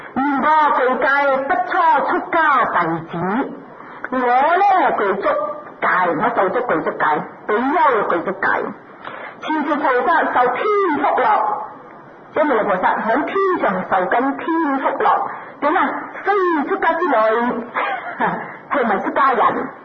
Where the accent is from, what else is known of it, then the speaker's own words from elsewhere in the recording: China; 我哋中国人因为本身就唔系以修禅定为主嘅一个文化